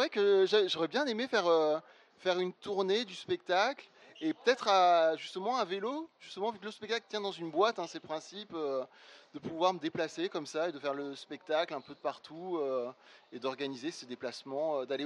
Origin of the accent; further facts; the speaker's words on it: Toulon, Provence-Alpes-Côte d'Azur, France; parce que j'ai grandi à Toulon avant d'être à Marseille, hein, j'étudiais à Marseille.